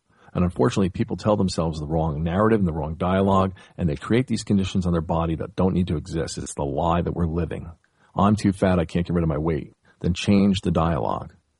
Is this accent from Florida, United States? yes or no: no; Newark, New Jersey, United States; I'm from Newark, New Jersey.